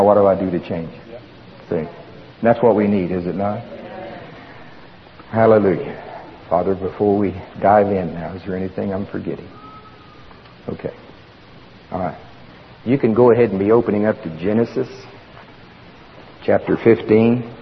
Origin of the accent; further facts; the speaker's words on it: Oklahoma, United States; accent: Oklahoma; Now, I'm being real careful how I say that, because with my Oklahoma accent, a friend of mine, I was saying the same thing.